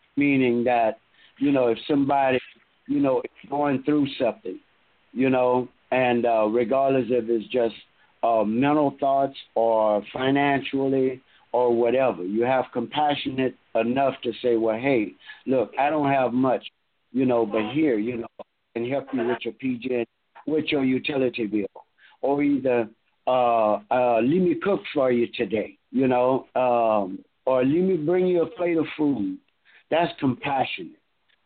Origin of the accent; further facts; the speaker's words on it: Lake Charles, Louisiana, United States; That's where I'm from, Lake Charles, Louisiana. I wasn't born in Lake Charles, but I was raised in Lake Charles.